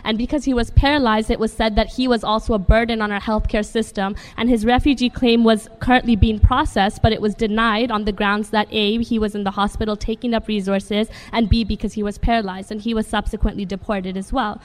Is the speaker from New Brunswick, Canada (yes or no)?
no; Toronto, Ontario, Canada; So last year in Toronto, I'm from Toronto